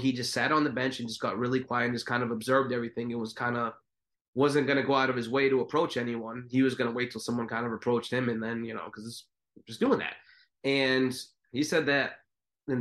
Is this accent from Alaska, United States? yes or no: no; Massachusetts, United States; which I'm from Massachusetts.